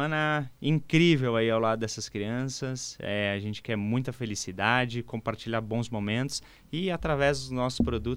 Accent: Marau, Rio Grande do Sul, Brazil; Nasci em Marau, sou marauense.

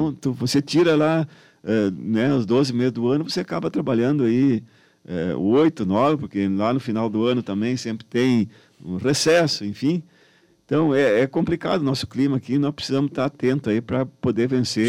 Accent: Santo Augusto, Rio Grande do Sul, Brazil; now in Passo Fundo, Brazil; Quando eu cheguei aqui em Passo Fundo, que eu vim lá do Santo Augusto, da região das Missões, para cá, não tinha.

